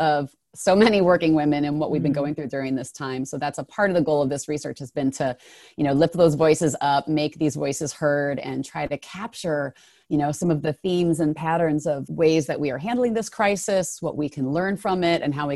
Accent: Chicago, Illinois, United States; I'm a Chicago native. I'm from the Midwest.

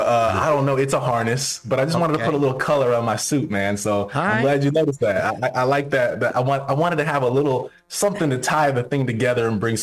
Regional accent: Kansas City, Kansas, United States; I'm from Kansas City, yeah.

